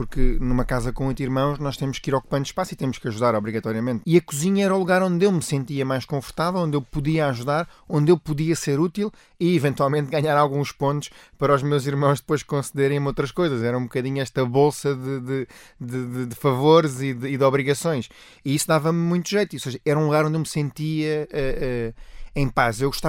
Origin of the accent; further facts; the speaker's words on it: Rio de Janeiro, Brazil; Eu, por exemplo, nasci no Rio de Janeiro, no Brasil, e cresci com sabores tropicais.